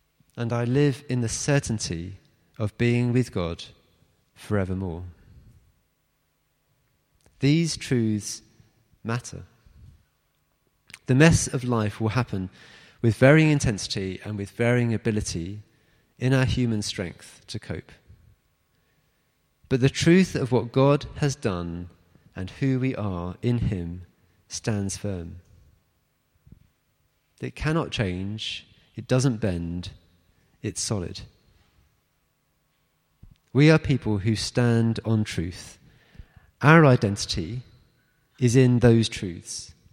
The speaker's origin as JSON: {"language": "English", "town": "Barnet", "region": "London", "country": "United Kingdom", "tie": "born there", "said": "I'm very nearly 50. I'm married. I was born in Barnet."}